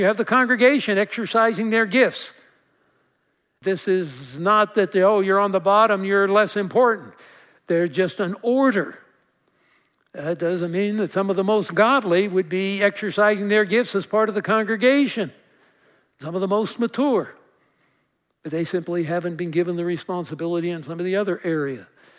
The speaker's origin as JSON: {"language": "English", "region": "New Jersey", "country": "United States", "said": "And I didn't want them to give me the boot when I moved here all the way from New Jersey."}